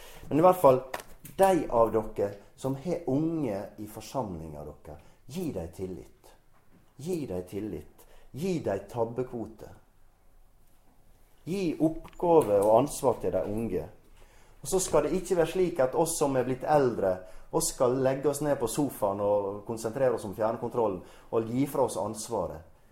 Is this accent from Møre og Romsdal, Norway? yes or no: yes; Godøya, Møre og Romsdal, Norway; jeg fikk vekse opp og bli en ung kristen i forsamlingen min hjemme på Godøya.